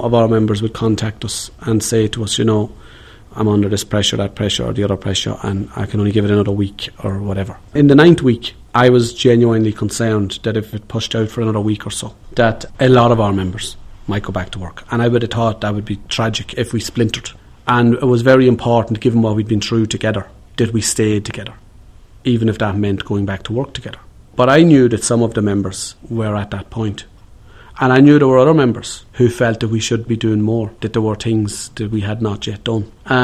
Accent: Dundalk, Leinster, Ireland; The fact that I'm from Dundalk was constantly referred to. My accent was referred to.

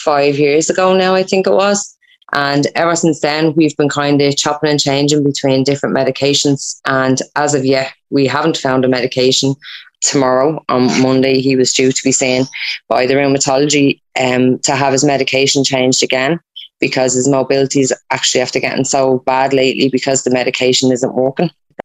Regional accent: Dublin, Leinster, Ireland; I'm from Ballyferma in Dublin.

